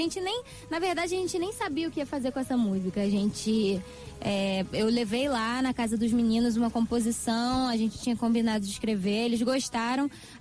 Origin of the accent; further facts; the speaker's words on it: Rio de Janeiro, Brazil; Vamos lá, eu sou do Rio, né?